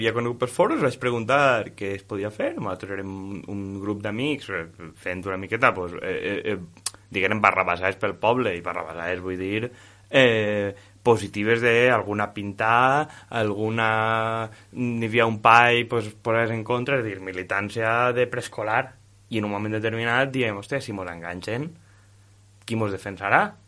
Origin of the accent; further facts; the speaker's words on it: Xàbia, Valencian Community, Spain; born there; vaig néixer a Xavi en 1988